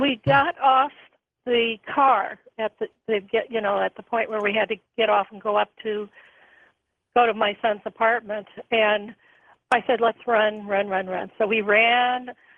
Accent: California, United States; And I had grown up I grew up in the Silicon Valley.

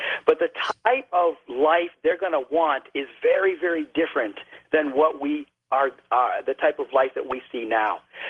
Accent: United States; And I'm proud to say that because I am an American.

